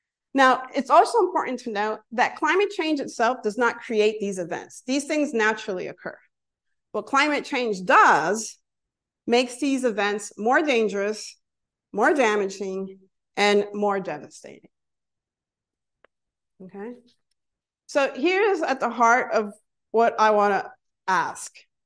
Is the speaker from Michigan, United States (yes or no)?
no; Miami, Florida, United States; now in Texas, United States; I grew up in Florida, in Miami, Florida, where hurricanes come through.